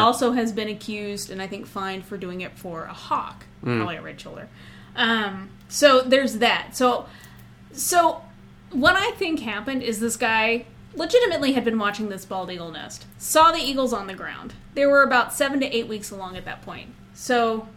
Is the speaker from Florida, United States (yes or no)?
no; Indiana, United States; accent: Hoosier; You get the twang that we get over in the Hoosier State. Y'all gonna go to downtown? There's my Hoosier accent coming out.